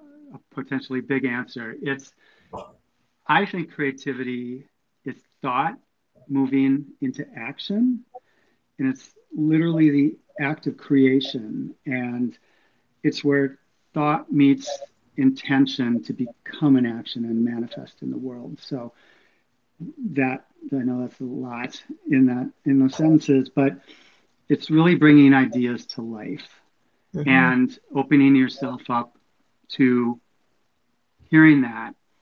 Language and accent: English; Minneapolis, Minnesota, United States; moved away as an adult; now in California, United States; And I moved out from Minnesota. I'm originally from Minneapolis, born and raised, and moved to California to go to CalArts and made the big long drive.